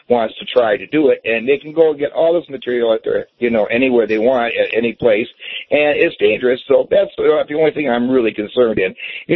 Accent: Romeo, Michigan, United States; You know, when I was a kid, I grew up in Michigan. I grew up in Romeo, Michigan, graduated from Romeo High School in 1969.

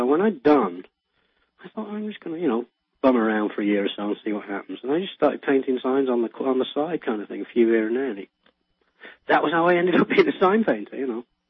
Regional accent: England, United Kingdom; Because when I grew up in England, I had miles of countryside that my kids don't have.

